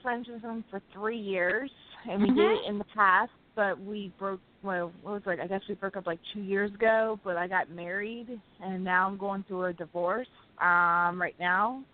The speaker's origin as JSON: {"language": "English", "town": "Baltimore", "region": "Maryland", "country": "United States", "said": "I'm from Baltimore, Maryland."}